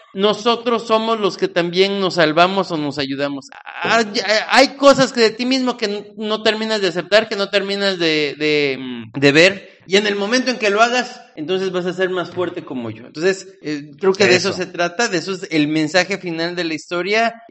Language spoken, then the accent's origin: Spanish; Veracruz, Mexico; como buen jarocho no se me nota porque siempre digo que estoy bien, siempre estoy sonriente